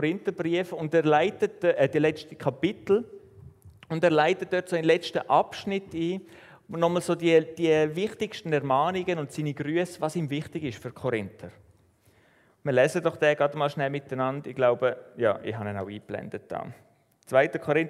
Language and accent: German; Switzerland; Das ist so ein bisschen unser Empfinden als Schweizer.